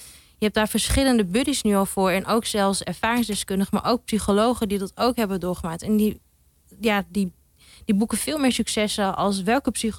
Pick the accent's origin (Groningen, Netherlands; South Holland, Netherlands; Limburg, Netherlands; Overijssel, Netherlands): Groningen, Netherlands; Ik ben opgegroeid in Groningen.